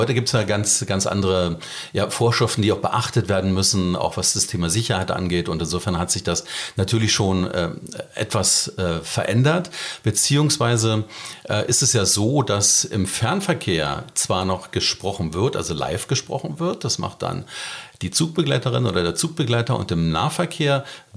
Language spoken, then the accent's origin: German; Berlin, Germany; Ich bin echter Berliner, bin tatsächlich dort geboren und 2001 nach Biesdorf gezogen.